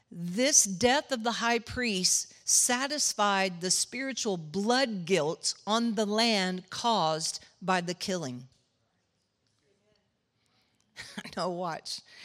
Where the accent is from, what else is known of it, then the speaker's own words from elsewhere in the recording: Texas, United States; I know we're from Texas, so there's got to be somebody in here who does deer hunting.